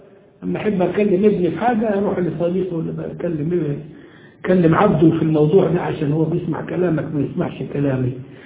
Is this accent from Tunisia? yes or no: no; Egypt; سميهم بلطجية عندنا في مصر وشبيحة في الشام